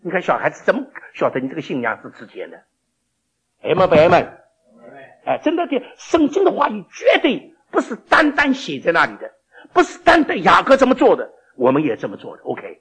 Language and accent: Chinese; Shanghai, China; 我们上海人不吃辣的。